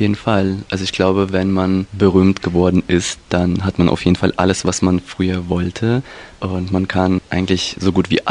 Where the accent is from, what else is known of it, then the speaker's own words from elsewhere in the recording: Rubtsovsk, Altai Krai, Russia; German is a second language; Ich komme aus Rubzowsk und ich gehe in die 9. Klasse, Schule Nummer 1.